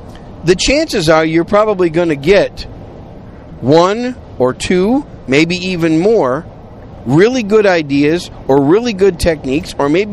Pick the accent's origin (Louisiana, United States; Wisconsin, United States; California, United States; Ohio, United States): Wisconsin, United States; also born or lived in New York City; I'm a cheesehead. I was raised in Wisconsin. Born in New York City, but raised in Wisconsin, so I'm a huge Packer fan.